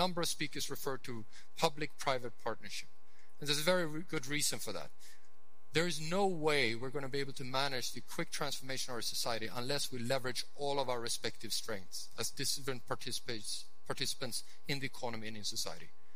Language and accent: English; Sweden; my home country, by the way, is Sweden.